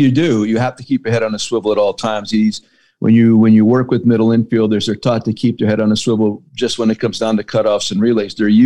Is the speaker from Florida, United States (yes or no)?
no; Hazleton, Pennsylvania, United States; I didn't want it to be about me growing up in Hazleton, PA.